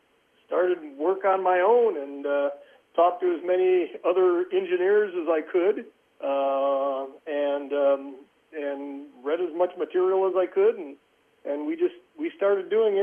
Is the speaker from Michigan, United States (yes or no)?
no; Cedar Rapids, Iowa, United States; I was born and raised in Cedar Rapids, Iowa, and have lived near Cedar Rapids all my life.